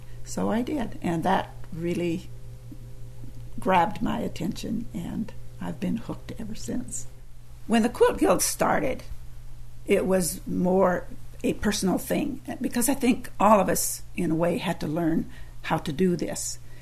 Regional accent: Sioux Center, Iowa, United States; I'm from Sioux Center, Iowa

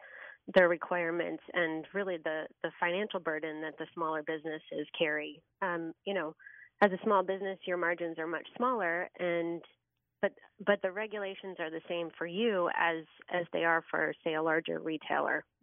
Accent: Waterloo, New York, United States; Waterloo, New York.

